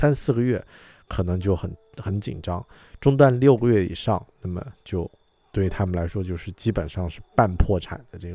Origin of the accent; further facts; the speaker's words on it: China; 因为和我们中国人不一样，很多洋人他的生活习惯是没有储蓄这个概念的。之前我看到一个数据，第一次看到的时候吓了一跳，因为当时我还没有出国